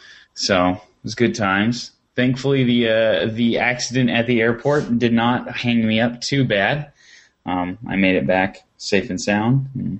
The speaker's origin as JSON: {"language": "English", "country": "United States", "said": "Nice. I'm American, too. Back in America."}